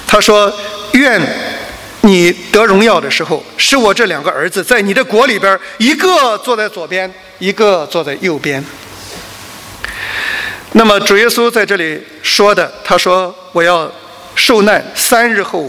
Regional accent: China; 我是中国人，跟他拉不上近乎

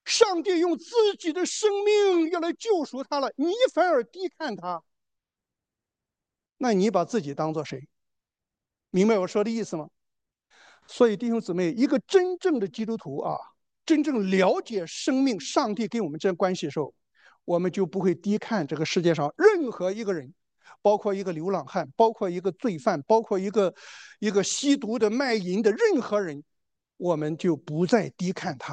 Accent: Shandong, China; 所以这时候，我们山东人啊

